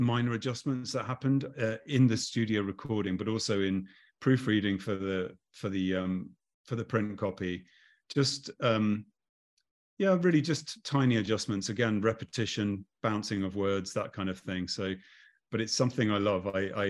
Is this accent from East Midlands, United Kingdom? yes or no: yes; East Midlands, United Kingdom; my hometown in the Midlands in Leicestershire.